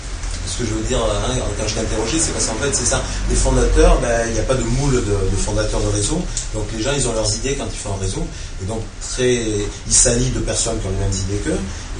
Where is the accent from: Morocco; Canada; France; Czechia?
France; Nice, Provence-Alpes-Côte d'Azur; moi, je suis de Nice